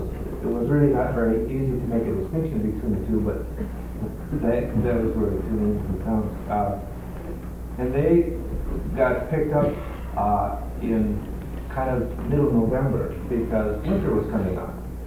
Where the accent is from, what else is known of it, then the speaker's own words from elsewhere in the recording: Michigan, United States; I grew up in Market County, Michigan, a good part of my life in a house attached to the county jail.